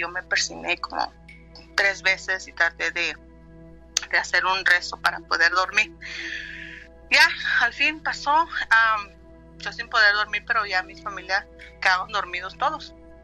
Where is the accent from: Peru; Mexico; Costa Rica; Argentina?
Mexico; Mexico City; cuando yo tenía 2 añitos, mis papás estábamos en la Ciudad de México. Nosotros somos de la Ciudad de México.